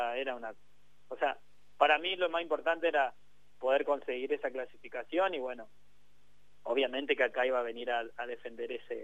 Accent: Argentina; Como somos argentinos

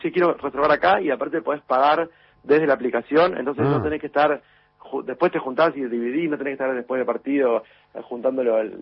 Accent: Mar del Plata, Buenos Aires Province, Argentina; yo soy de Mar del Plata

